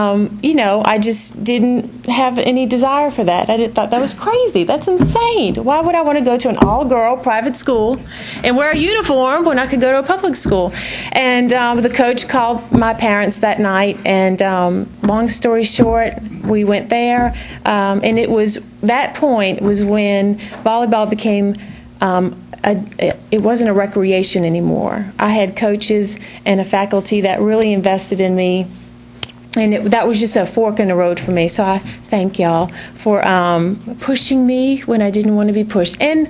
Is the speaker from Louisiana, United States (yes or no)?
yes; New Orleans, Louisiana, United States; And we had, I grew up in New Orleans.